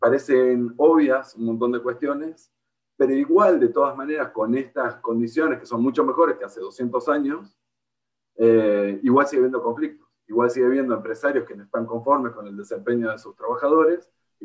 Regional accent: Paraná, Entre Ríos, Argentina; also born or lived in Buenos Aires / England; soy de Paraná. Estudié en Buenos Aires y sin querer me quedé como 20 años estudiando y trabajando en Buenos Aires.

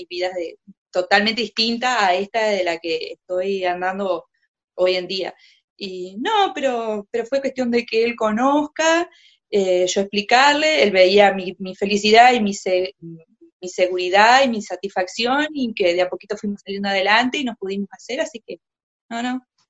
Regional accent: María Luisa, Entre Ríos, Argentina; Nací en María Luisa. Realicé mi secundaria en María Luisa sin tener conocimiento que en Crespo tenía la secundaria, porque yo vivía en el campo de María Luisa.

